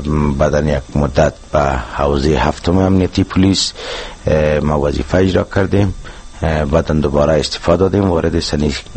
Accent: Afghanistan; ما از افغانستان هستیم

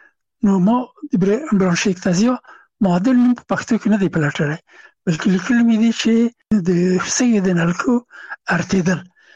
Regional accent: Afghanistan; د محصلینو په ډله کې یو افغان هغو هغه زه نه پېژندلم چې زه هم افغان یم، ما ته یې نه پېژنده چې افغان یم.

